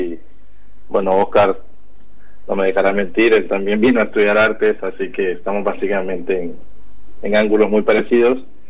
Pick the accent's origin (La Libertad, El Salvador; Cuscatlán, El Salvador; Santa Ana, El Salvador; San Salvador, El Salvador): La Libertad, El Salvador; Santa Tecla; Soy de Santa Tecla.